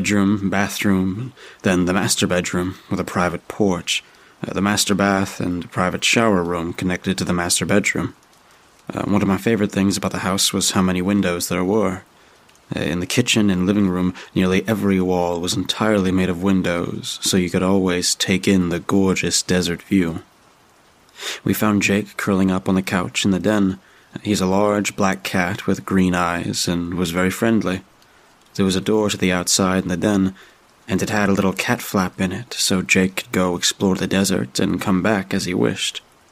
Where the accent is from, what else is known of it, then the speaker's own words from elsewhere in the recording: Southwest, United States; I'm from the American Southwest, in what was once the Navajo Nation, and that's where the story takes place.